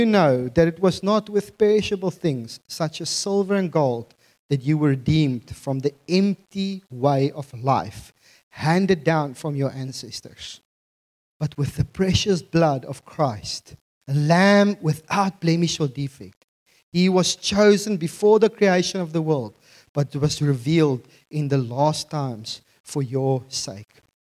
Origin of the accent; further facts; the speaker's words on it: Bloemfontein, Free State, South Africa; I come from Bloemfontein, so I can diss it, okay?